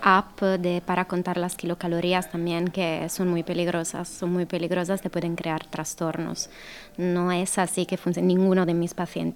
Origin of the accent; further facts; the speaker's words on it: Italy; Spanish is a second language; yo que soy italiana